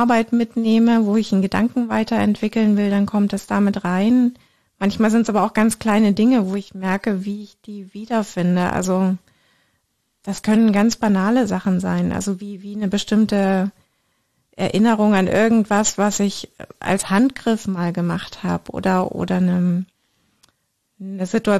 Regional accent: Dachau, Bavaria, Germany; born there; genau, ich bin in Dachau geboren.

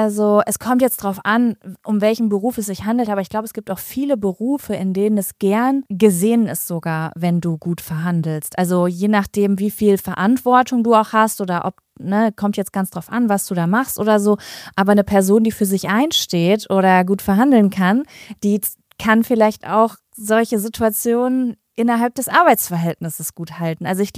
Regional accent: Spain; German is a second language; Ich habe dich schon richtig verstanden als Spanierin.

